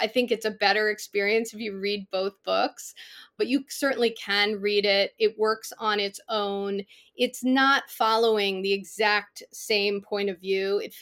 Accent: Connecticut, United States; And so when I grew up in Connecticut, I would hear some stories from my aunts and my uncles and my father about this time and how they had to leave their home.

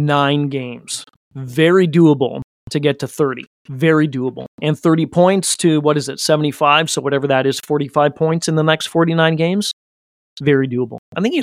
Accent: Sweden; We're from Sweden.

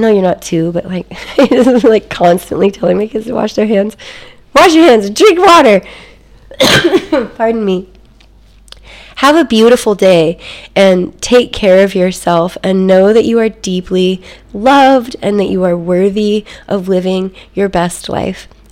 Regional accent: United States; I know it's a big drinking time. I'm certainly an American.

